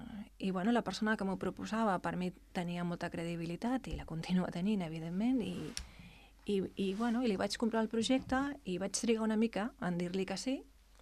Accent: Cerdanyola del Vallès, Catalonia, Spain; ara ja quasi farà més anys que estic aquí que a Cerdanyola

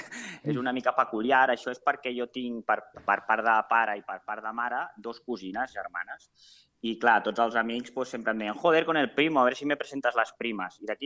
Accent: Sant Quirze del Vallès, Catalonia, Spain; nosaltres som del Vallès, jo de Sant Quirze, i el meu company és de Rubí, el Toni.

